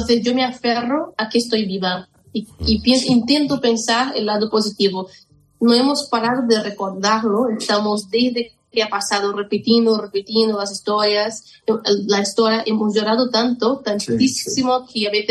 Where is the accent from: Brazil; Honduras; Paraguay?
Brazil; Spanish is a second language; para quien no sabe, soy brasileña, ¿no? De origen brasileña